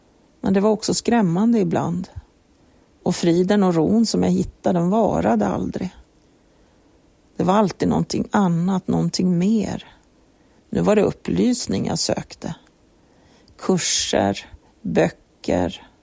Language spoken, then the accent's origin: Swedish; Kiruna, Norrbotten County, Sweden; och jag kommer från Kiruna.